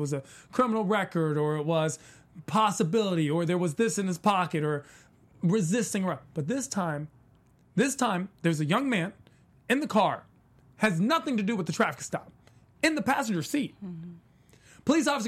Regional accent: East Coast, United States; Look, I'm from the East Coast.

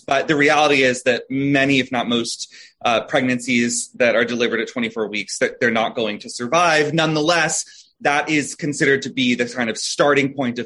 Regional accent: Florida, United States; the billboards I always saw growing up in Florida

